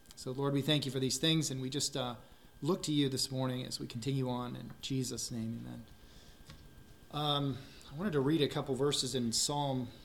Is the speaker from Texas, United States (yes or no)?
no; Colorado, United States; We're from Colorado, Taryn and I, and we're just thankful to be here.